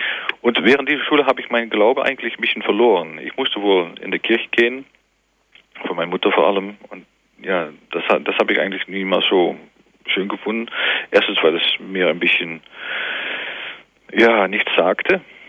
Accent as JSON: {"language": "German", "town": "Eindhoven", "region": "North Brabant", "country": "Netherlands", "tie": "born there", "second_language": "German", "said": "an der Technischen Uni in Eindhoven, wo ich geboren bin"}